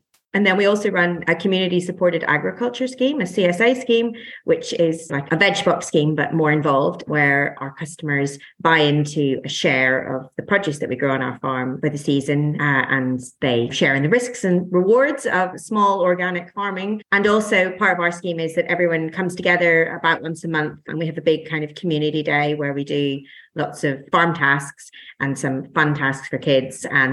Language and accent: English; Northern Ireland, United Kingdom; now in London, United Kingdom; I'm from Northern Ireland originally. My wife is from London. We moved to London.